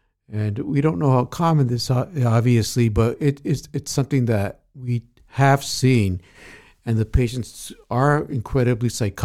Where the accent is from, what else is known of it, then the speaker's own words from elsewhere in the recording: United States; I'm an American double board certified psychiatrist.